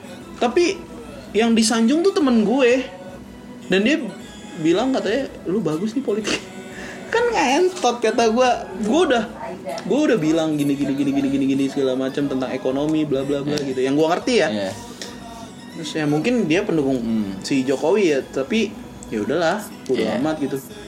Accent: Tasikmalaya, West Java, Indonesia; born or raised there; now in Jakarta, Indonesia

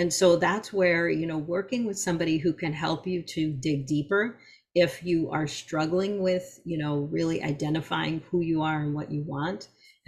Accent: New York, United States; a lot of my friends are East Coast. I'm from New York. And so I just kind of lost touch with people.

